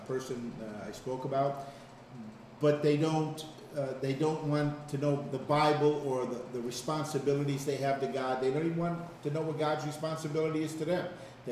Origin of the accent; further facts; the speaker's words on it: Connecticut, United States; We're from Connecticut, but we just moved up here in Torrington maybe 8 years ago, 7 years ago.